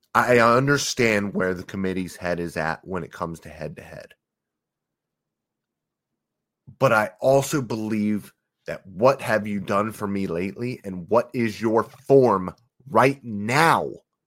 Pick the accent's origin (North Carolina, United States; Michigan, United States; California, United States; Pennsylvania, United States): Pennsylvania, United States; I'm from Pennsylvania. All of my buddies went to Penn State.